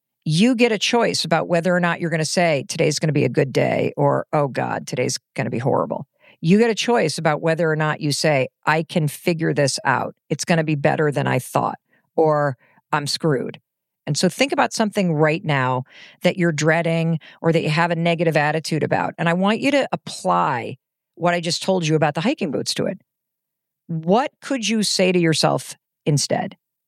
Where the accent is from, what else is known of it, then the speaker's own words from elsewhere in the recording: Michigan, United States; I grew up in Western Michigan and was always outside.